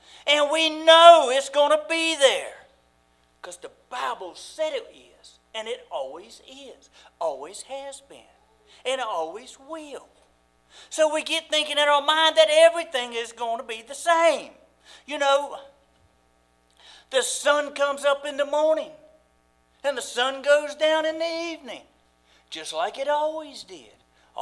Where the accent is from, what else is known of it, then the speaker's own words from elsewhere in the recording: Pantego, North Carolina, United States; But I grew up in Pantego, North Carolina, all of my life until I was 16. And then I went to my grandfather's when I was 16.